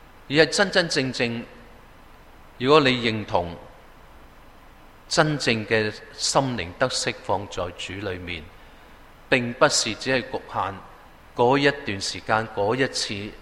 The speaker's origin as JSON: {"language": "Cantonese", "region": "Guangdong", "country": "China", "accent": "Cantonese", "said": "我们广东话有一度说倾心吐意"}